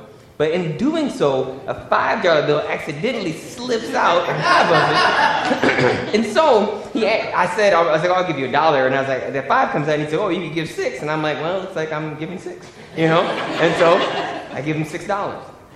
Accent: Michigan, United States; When I grew up in Michigan, I told you all that, I grew up poor, but in the town I grew up in, this just wasn't common.

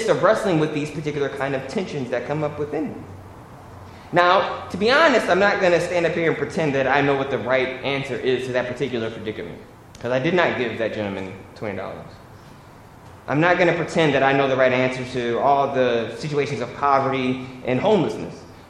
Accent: Michigan, United States; When I grew up in Michigan, I told you all that, I grew up poor, but in the town I grew up in, this just wasn't common.

